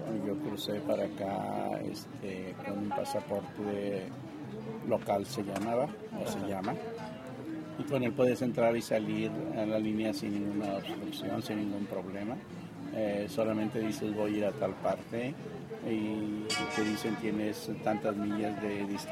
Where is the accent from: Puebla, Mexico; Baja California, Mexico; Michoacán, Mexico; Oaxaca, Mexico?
Michoacán, Mexico; Zitácuaro; also born or lived in Camémbaro; Pertenezco a Zitácuaro, Michoacán, que es cabecera del municipio. Uh-huh. Pero el pueblo donde yo nací se llama Camémbaro.